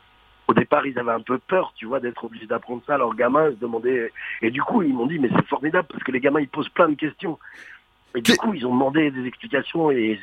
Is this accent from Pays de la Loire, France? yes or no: yes; Pays de la Loire, France; Je suis natif de Vendée à la base, donc j'y allais quand j'étais gamin avec mes vieux.